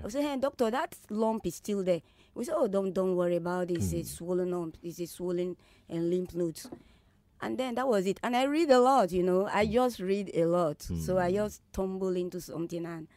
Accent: Sapele, Delta, Nigeria; Abeke, I'm from Delta State, Sapele proper.

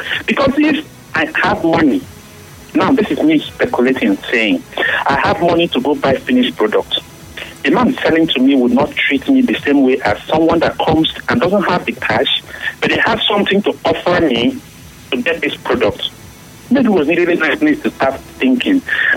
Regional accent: Nigeria; As a Nigerian, we should now start thinking outside the box

